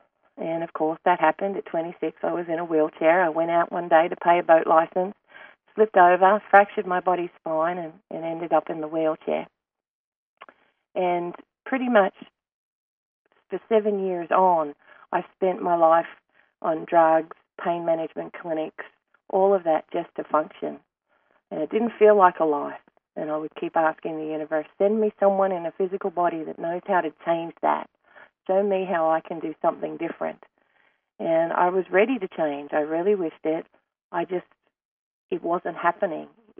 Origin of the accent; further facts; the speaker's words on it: Sydney, New South Wales, Australia; accent: Australian; I have an accent, and if you haven't picked it yet, it's Australian. I'm originally from Down Under, the beautiful Australian. I wasn't in the outback. I was on the coastal town of Sydney, Australia.